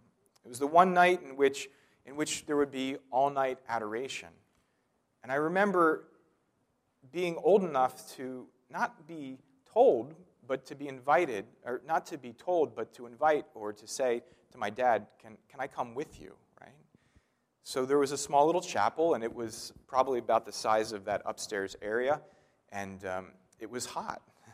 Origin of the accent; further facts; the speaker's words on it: Crofton, Maryland, United States; and I grew up in Crofton, Maryland, your parents pile you in, take you down Route 4 all the way down, and then you're at the water.